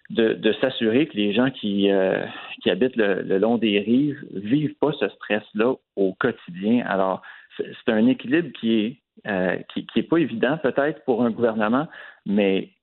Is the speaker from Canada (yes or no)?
yes; Quebec, Canada; je viens d'un village qui est en zone inondable, je viens de Couillon